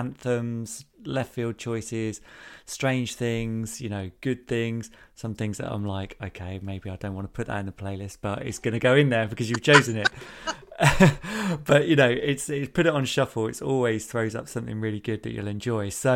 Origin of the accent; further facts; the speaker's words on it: Peterborough, East of England, United Kingdom; because I'm from Peterborough originally